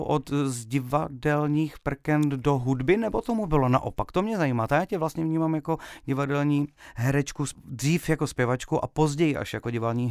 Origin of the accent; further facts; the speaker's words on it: Kostelec nad Orlicí, Hradec Králové Region, Czechia; born there; což je kousek od mého rodiště Koselec nad Orlicí